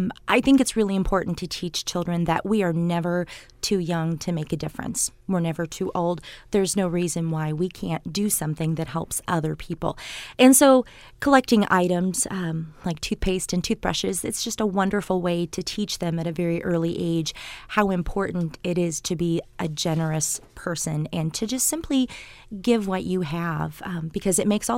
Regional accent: Midwest, United States; We're from the Midwest.

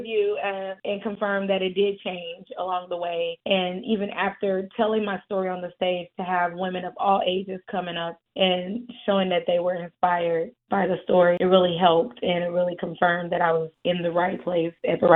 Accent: Kansas City, Missouri, United States; moved away as an adult; now in Illinois, United States; I was raised in Kansas City and then moved to Illinois, where I was able to start teaching.

